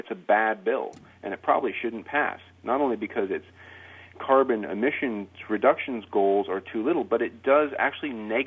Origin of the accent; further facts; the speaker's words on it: Putney, Vermont, United States; here in my hometown where I was originally raised, in Putney, Vermont, and these small New England towns